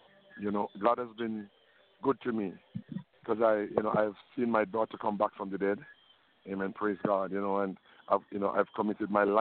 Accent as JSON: {"language": "English", "town": "May Pen", "region": "Clarendon", "country": "Jamaica", "said": "I'm from Maypen, and I worship at the Miracle Temple Ministries in Maypen, Clarendon."}